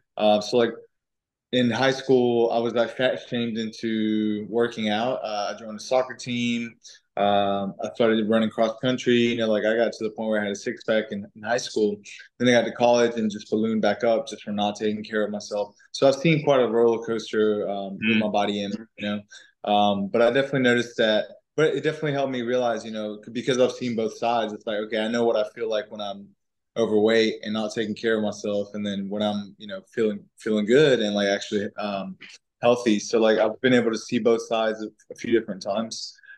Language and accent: English; Colombia; I was born in Colombia in South America. When I was little, I was raised on a farm, and I was quite healthy. But then we moved to the city.